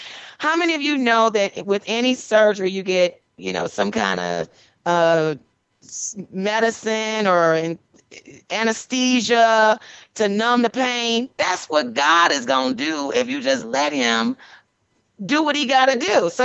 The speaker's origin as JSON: {"language": "English", "town": "Detroit", "region": "Michigan", "country": "United States", "tie": "born or raised there", "said": "I love you guys in Detroit, my hometown."}